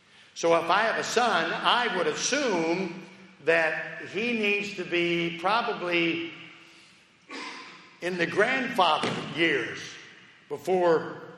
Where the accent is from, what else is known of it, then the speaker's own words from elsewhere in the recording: Tennessee, United States; I'm from Tennessee.